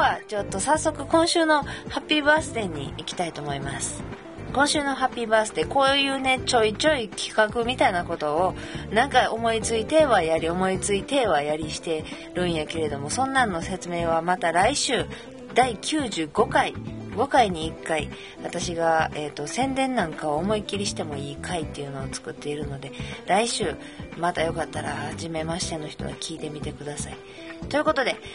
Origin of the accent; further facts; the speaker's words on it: Kobe, Hyogo, Japan; accent: Kansai dialect; now in Kanto, Japan; で、もうなんで関西弁かというと、私は神戸っ子で、もう関西弁が抜ける、でもこっち来てからあれなんかな、ちょっと東京弁に感化されてるんかもしれへんけど